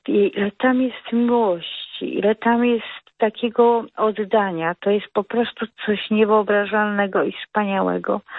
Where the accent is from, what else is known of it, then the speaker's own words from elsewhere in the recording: Poznań, Greater Poland Voivodeship, Poland; Ja jestem z Poznania